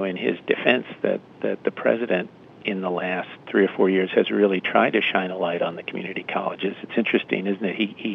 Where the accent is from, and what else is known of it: California, United States